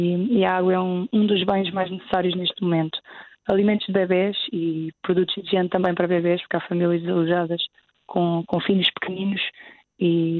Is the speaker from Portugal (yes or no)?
yes; Pampilhosa da Serra, Centro, Portugal; como é o caso da Pampilhosa da Serra, de onde sou oriunda e tenho família, e tento acompanhar e ajudar.